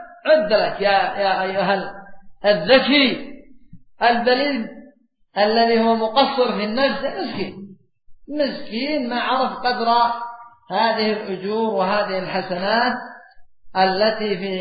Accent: Yemen; أما عندنا في اليمن ما شاء الله بعضهم جالس على كرتون في الشارع للبرد والريح ومخزن

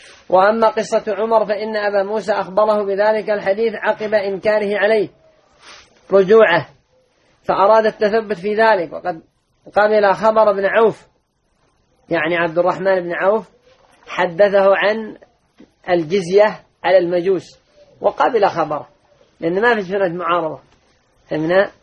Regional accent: Yemen; عندنا في اليمن

